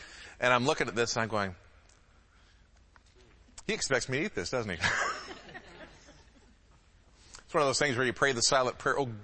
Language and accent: English; Midwest, United States; I grew up in the Midwest. I grew up on meat and potatoes.